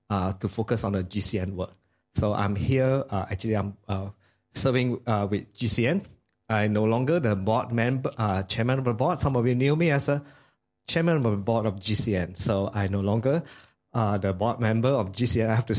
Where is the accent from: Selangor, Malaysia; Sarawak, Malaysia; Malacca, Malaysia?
Selangor, Malaysia; Klang; also born or lived in United States; I was born and raised in Klang. And I am, now I used to be a pastor. I was in U.S. for a while. I came back.